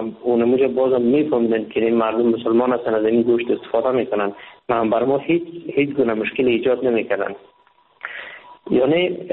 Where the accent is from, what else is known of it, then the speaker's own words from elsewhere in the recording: Afghanistan; now in India; وقتی که ما از افغانستان این طرف آمدم، با مجردی که داخل کشور هند شدم،